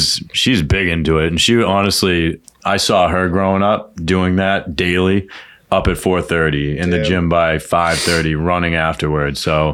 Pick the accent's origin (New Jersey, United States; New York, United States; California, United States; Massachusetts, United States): Massachusetts, United States; Waltham; Yeah, I grew up in Waltham, Mass. Literally born and raised.